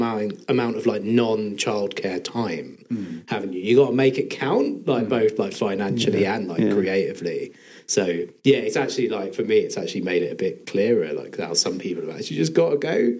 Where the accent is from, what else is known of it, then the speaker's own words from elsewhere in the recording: Hove, South East England, United Kingdom; now in Hurstpierpoint, United Kingdom; I'm from Hove, actually. Neither side of my family is from here, but I was born here. I grew up in Brighton, in Hove. And always said, like, oh, I'll never live outside the city, and then got priced out and moved to Hurstpit Point.